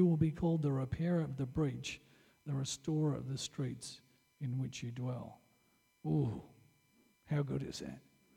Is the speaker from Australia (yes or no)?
yes; Australia; I believe that if we do this as Australian Christians, if we go to the last, the lost, and the least, God will reveal himself to us.